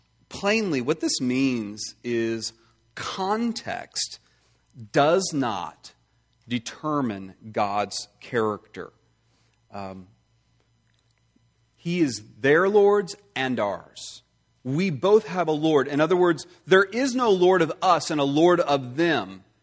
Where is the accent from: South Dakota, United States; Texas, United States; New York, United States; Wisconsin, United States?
Texas, United States; It's not because I'm even more pretentious because I'm also a Texan.